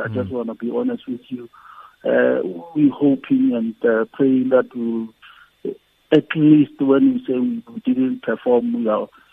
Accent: South Africa; It's us now as a South African to take from where Chiefs left and take it up.

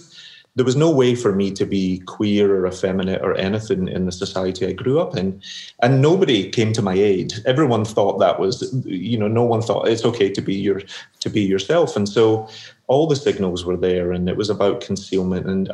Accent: Glasgow, Scotland, United Kingdom; growing up in the British social class, it was just seen as something that boys from the south side of Glasgow didn't do.

